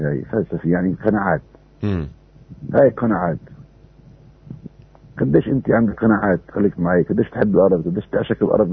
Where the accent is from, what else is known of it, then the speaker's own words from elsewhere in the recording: Palestine; يعني إيه إحنا فلسطينية ليش يسمونا فلسطينية؟ منسوبين لفلسطين.